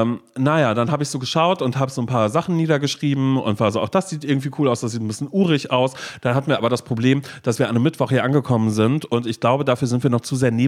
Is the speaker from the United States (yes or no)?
yes; United States; weil ich komme aus Amerika